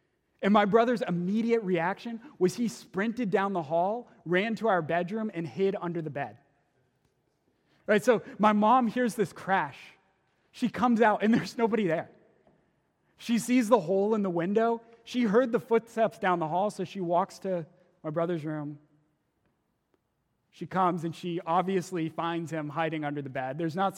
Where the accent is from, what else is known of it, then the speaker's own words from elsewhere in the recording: Georgia, United States; When I was younger, I grew up in Georgia, and we had this house with these massive windows on one side of the wall.